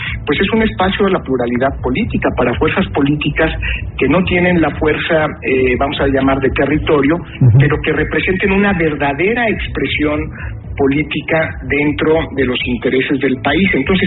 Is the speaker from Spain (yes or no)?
no; Mexico; Nosotros venimos de México de un sistema hegemónico